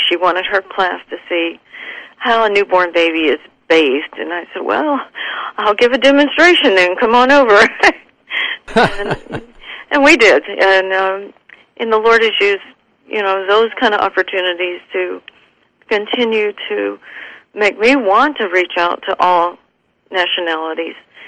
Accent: South Carolina, United States; and I grew up in the South, in the Southeast. I don't remember there ever being African-American students in my grammar school. Now, by the time I was in high school, I was living in a different state. I wasn't in South Carolina

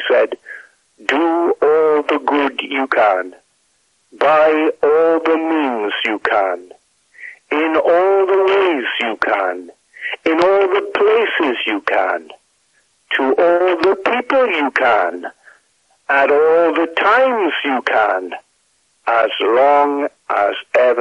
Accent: Wales, United Kingdom; accent: mid-Atlantic tinge; also born or lived in Philadelphia; I'm Welsh, and I speak Welsh and preach in Welsh, too, as I did at a minister's conference in Bala just a month ago, gave 2 messages in the old Welsh language.

